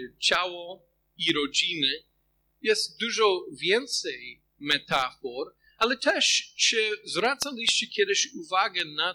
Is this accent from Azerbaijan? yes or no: no; United States; Polish is a second language; now in Poland; pochodzę ze Stanów Zjednoczonych. Mocno podkreślamy indywidualizm.